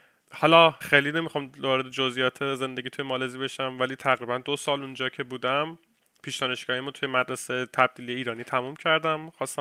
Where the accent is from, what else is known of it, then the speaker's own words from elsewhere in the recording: Tehran, Tehran Province, Iran; moved away as an adult; now in Oslo, Norway; 29 سالمه، از تهران مهاجرت کردم سال 2019 به نروژ اسلو و الان در اسلو هستم.